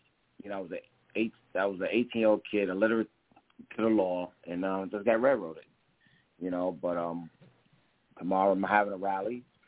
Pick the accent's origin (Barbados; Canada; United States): United States; Queens, New York; I'm from Queens, New York.